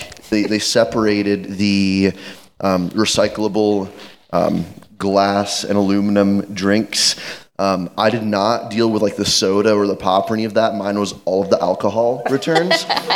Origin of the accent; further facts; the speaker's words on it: Illinois, United States; So when I grew up living in Illinois on the Iowa border, and so I worked in Iowa for my first job.